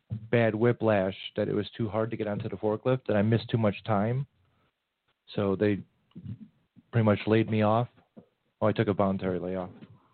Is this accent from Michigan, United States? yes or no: no; Chicago, Illinois, United States